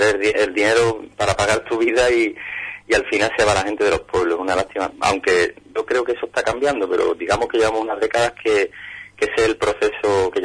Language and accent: Spanish; Huelva, Andalusia, Spain; Y yo nací en Huelva, pero sinceramente cuando nací ya sabía que era de Berrocal. Como yo desde siempre me preguntaban en Huelva y yo decía, yo soy de Berroca. Aunque nací aquí, me crié en la ciudad, pero mis raíces estaban allí.